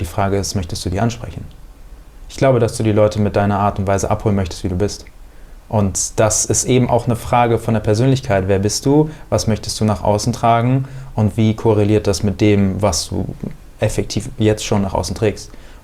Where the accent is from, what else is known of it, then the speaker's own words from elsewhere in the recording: Hesse, Germany; wir kommen aus der Nähe von Frankfurt